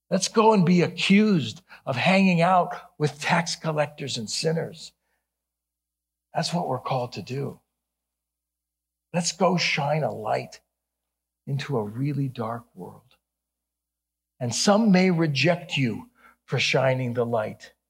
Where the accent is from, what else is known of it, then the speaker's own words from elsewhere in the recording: Ohio, United States; Yeah, you got me on that. I'm from Ohio.